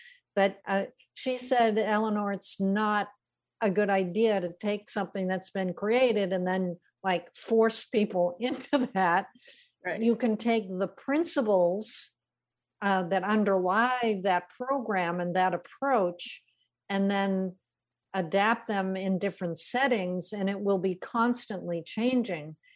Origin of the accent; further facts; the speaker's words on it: Massachusetts, United States; And I've seen this in my home state of Massachusetts.